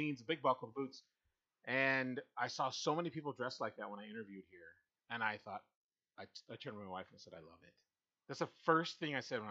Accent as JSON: {"language": "English", "region": "Iowa", "country": "United States", "tie": "born or raised there", "also_born_or_lived": "Minnesota", "said": "Yeah, it felt like where I grew up in Iowa and southern Minnesota felt like that."}